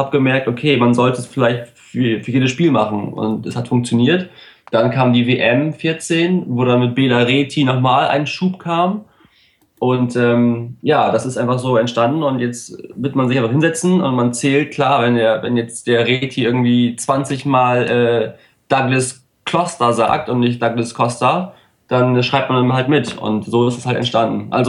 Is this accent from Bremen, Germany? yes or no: yes; Bremen, Germany; es ist einfach schön zu sehen als Bremer auch